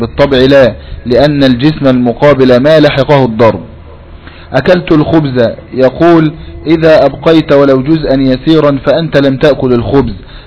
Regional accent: Najd, Saudi Arabia; أما عندنا في نجد فالشاة هي الأنثى من الضأن

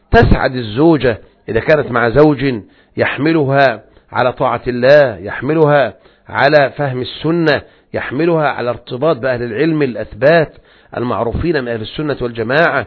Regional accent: Egypt; إحنا عندنا في مصر يقولون حسنين ومحمدين

